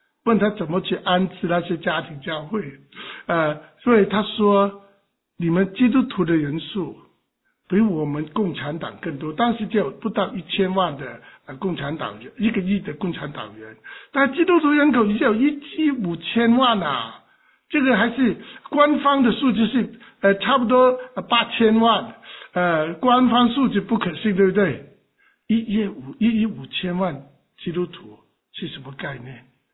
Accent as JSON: {"language": "Chinese", "country": "Hong Kong", "said": "我当时是香港，我说不服气，为什么是上海不是香港？我是香港人嘛"}